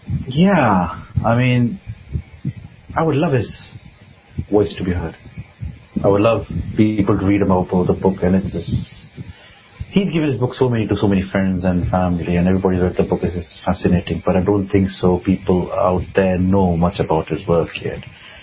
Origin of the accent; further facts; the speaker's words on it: United Kingdom; born there; I'm a British citizen. I was born in this country, so I'm a British citizen.